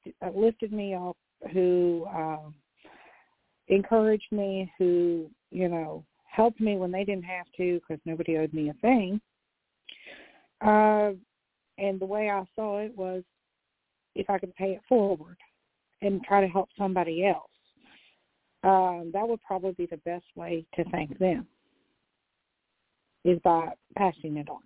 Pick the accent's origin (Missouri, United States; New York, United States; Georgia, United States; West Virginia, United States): West Virginia, United States; Huntington; born there; I was born in Huntington, West Virginia, with two bottom teeth, and I had a dental visit the day I was born.